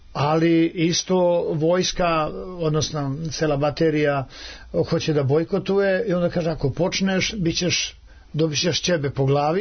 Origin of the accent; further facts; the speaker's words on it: Šumadija and Western Serbia, Serbia; mada sam se ja takmičio gore kod nas u Dragačevu, osvajao, imali smo festival raspevan u Dragačevu